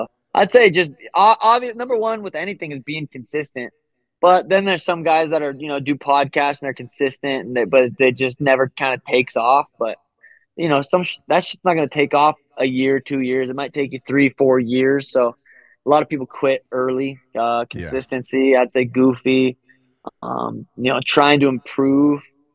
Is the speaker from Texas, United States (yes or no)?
no; Helena, Montana, United States; moved away; I'm going back to Helena, Montana here soon, my hometown.